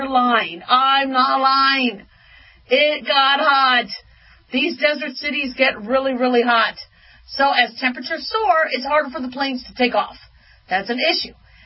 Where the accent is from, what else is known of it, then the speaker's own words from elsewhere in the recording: Phoenix, Arizona, United States; You know, I remember growing up in Phoenix, there was this place called Big Surf.